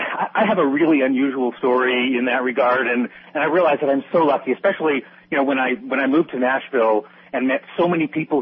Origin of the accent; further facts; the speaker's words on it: New Brunswick, Canada; born there; also born or lived in Quebec / Nova Scotia; So I lived in a whole variety of places in Canada, in the province of Quebec, in the province of Nova Scotia. I was born in New Brunswick. And we sort of moved around a fair bit.